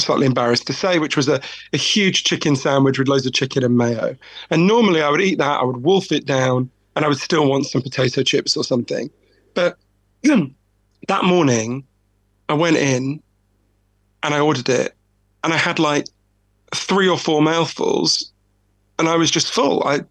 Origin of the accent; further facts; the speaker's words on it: United Kingdom